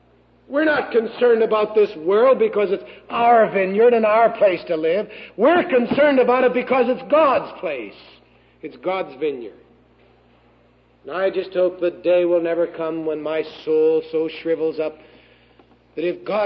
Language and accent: English; the South, United States; accent: southern; Or you don't understand my southern accent, one of the two.